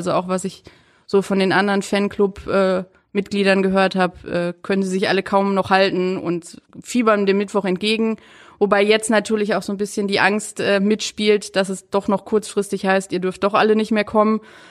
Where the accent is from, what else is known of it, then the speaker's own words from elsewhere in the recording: Duisburg, North Rhine-Westphalia, Germany; born there; also born or lived in Stuttgart; Ich komme gebürtig aus Duisburg, also tiefster Pott eigentlich. Bin dann beruflich nach Stuttgart gegangen